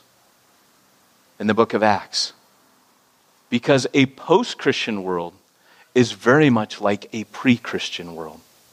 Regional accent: Long Beach, California, United States; I grew up in Long Beach and I'm, well, someone's got to go to Long Beach.

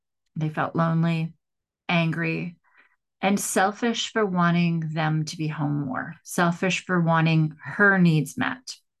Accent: Regina, Saskatchewan, Canada; born there; I was born in Saskatchewan, in a province in Regina, in Canada, which is kind of the west, the prairies of Canada.

